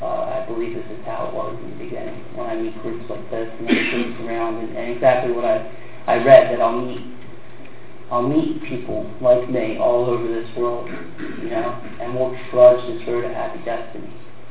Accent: Levittown, Pennsylvania, United States; born there; I was born in Levittown, Pennsylvania, 1985, on November 1st.

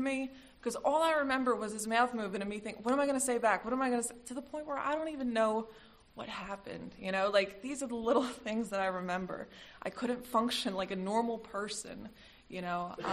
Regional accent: Philadelphia, Pennsylvania, United States; And teenager growing up in Philly at that time, I'm into all kinds of stuff, you know.

